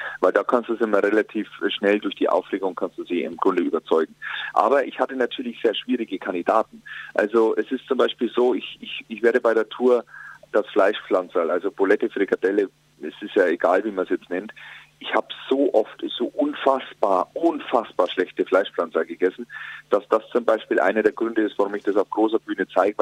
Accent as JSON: {"language": "German", "region": "Bavaria", "country": "Germany", "said": "Jetzt, ich meine, jetzt komme ich aus Bayern."}